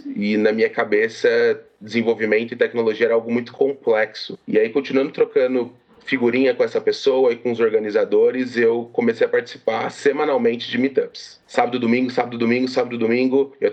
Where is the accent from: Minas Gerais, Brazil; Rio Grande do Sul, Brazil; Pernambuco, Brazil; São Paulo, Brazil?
São Paulo, Brazil; São José dos Campos; Eu sou daqui do interior de São Paulo, de São José dos Campos. Moro aqui ainda. Eu tenho 29 anos